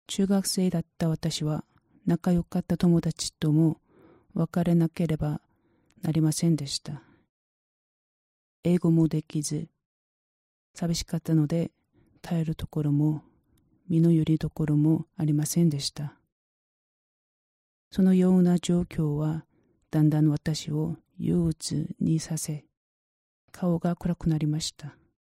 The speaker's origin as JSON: {"language": "Japanese", "country": "South Korea", "tie": "born there", "second_language": "Japanese", "said": "まだ拙い日本語ですが、この証を通して神様の愛と恵みが皆様の心に届きますようにお祈りします。私は韓国で仏教の家柄で生まれました。"}